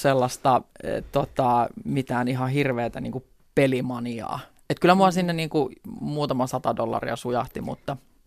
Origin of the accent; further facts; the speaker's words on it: Rovaniemi, Lapland, Finland; olen 34-vuotias artisti ja olen kotoisin Rovaniemeltä.